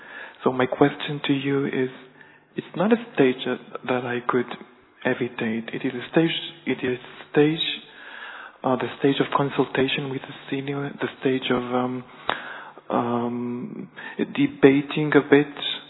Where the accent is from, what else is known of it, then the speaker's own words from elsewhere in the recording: Israel; English is a second language; I've been in Gilan over 10 years. I'm from Israel.